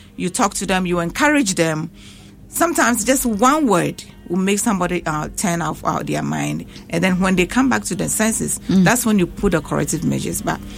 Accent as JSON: {"language": "English", "country": "Ghana", "said": "So me being a Ghanaian, I just want to reach out to my community and give it back to society."}